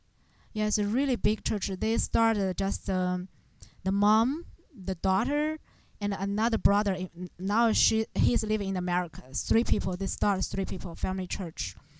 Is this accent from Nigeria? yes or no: no; China; English is a second language; Have this chance can share my experience in China. I come from China.